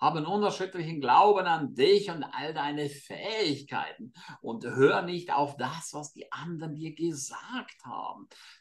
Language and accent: German; St. Moritz, Graubünden, Switzerland; St. Moritz ist ja meine Heimat. Ich pendle immer hin und her zwischen Deutschland und St. Moritz.